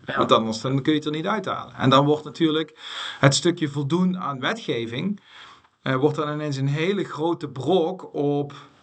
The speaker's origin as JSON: {"language": "Dutch", "region": "Limburg", "country": "Netherlands", "said": "We zijn Limburgers, we blijven Limburgers"}